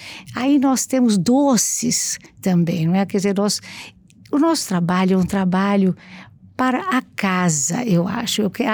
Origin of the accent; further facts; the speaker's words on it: Guararapes, São Paulo, Brazil; Eu sou de Guararapes, né? Perto de Araçatuba.